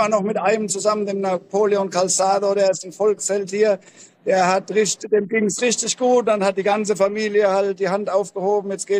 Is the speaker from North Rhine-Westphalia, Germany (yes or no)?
no; Mannheim, Baden-Württemberg, Germany; Ich bin aufgewachsen in Mannheim als kleiner Junge